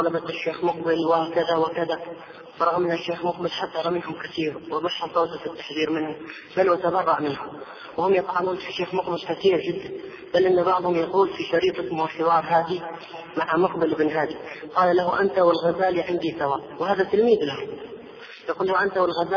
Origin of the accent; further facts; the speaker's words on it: Hadhramaut, Yemen; عندنا في حضرموت